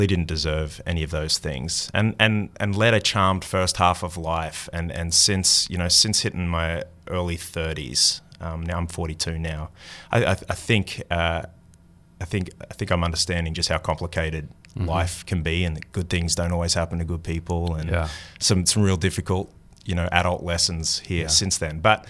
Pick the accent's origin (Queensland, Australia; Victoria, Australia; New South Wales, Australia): Queensland, Australia; Crow's Nest; I really grew up in a town of 1,000 people. 2 hours inland from Brisbane, called Crow's Nest. Had 1,000 people in our little hometown. Went to a Methodist church